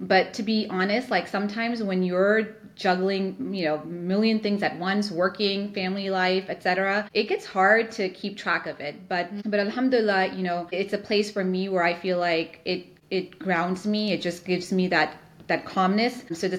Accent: New York City, New York, United States; born there; I'm made in New York City

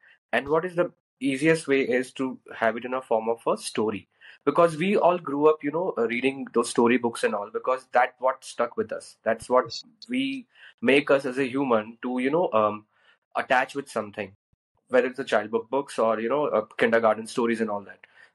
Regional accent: India; And I guess storytelling, we as an Indian, we have that in our blood

